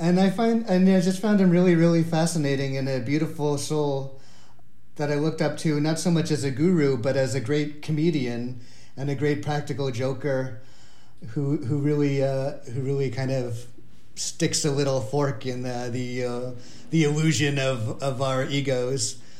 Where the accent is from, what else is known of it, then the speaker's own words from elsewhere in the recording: Corvallis, Oregon, United States; Yeah, Corvallis is a very, very predominantly white community. I had a kind of a nice little bubble of the university and academia surrounding me.